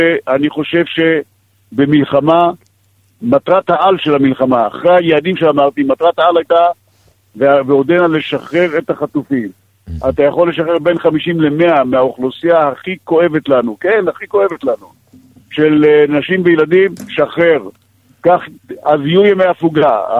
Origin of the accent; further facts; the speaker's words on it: Ashkelon, Southern District, Israel; אני נולדתי באשקלון, גדלתי כל חיי באשקלון, ונמצא באשקלון עכשיו.